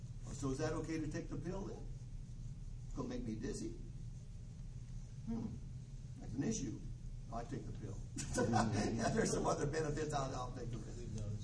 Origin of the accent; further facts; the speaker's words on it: Muskegon, Michigan, United States; born there; But I was born in Muskegon, Michigan, and right on the lake.